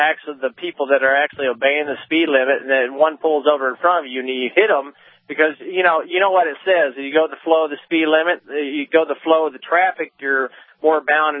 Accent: Austin, Texas, United States; I'm a redneck from Austin, man, with a big old truck.

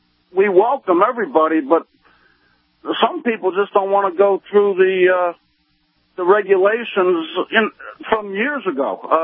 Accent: New Jersey, United States; I'm originally from New Jersey. There was a town in New Jersey where the mayor did away with welfare.

